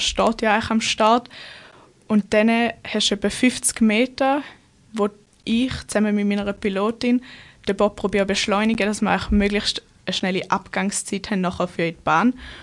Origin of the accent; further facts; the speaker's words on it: St. Gallen, Switzerland; Ich komme aus dem Kanton St. Gallen.